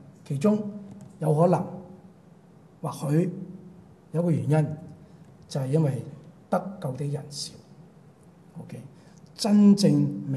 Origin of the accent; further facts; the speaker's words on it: Hong Kong; 我們在香港的，我們自小在香港出生，在香港長大的，我們都沒有國家觀念，對不對？我們是殖民地長大